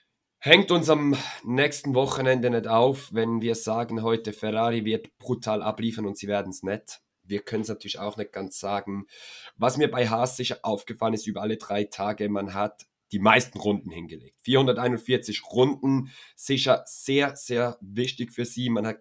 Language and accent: German; Switzerland; Also ich muss auch sagen, auch ich als Schweizer